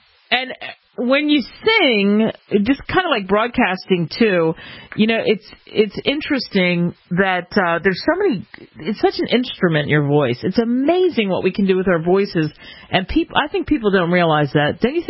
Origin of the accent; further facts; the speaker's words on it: Queens, New York, United States; I grew up, when I was really young, I grew up in Queens.